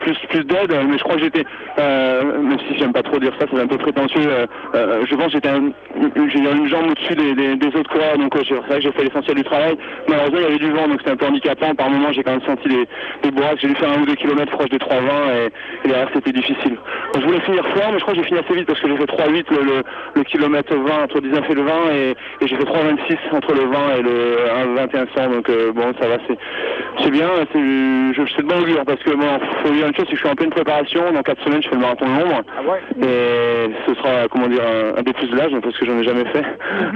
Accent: Rennes, Brittany, France; je suis rennais, il y a 15 km à Rennes, 1 km de chez moi aujourd'hui.

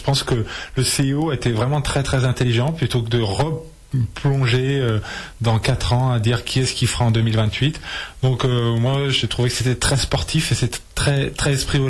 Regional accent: Lyon, Auvergne-Rhône-Alpes, France; je suis originaire de Lyon.

